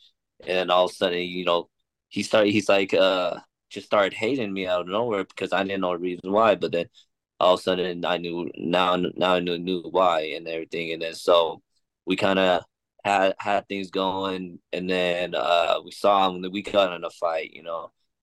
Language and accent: English; Midvale, Utah, United States; where I grew up was like around Midvale, Utah. Back then, it was like a lot of gangbanging around the Latinas.